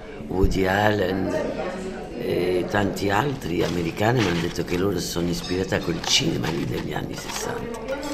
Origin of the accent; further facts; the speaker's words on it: Tunis, Tunisia; Sì, io sono nato in Tunisia.